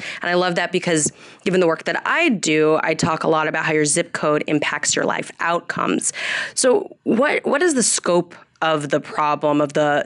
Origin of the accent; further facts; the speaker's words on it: Oakland, California, United States; I'm currently in my hometown of Oakland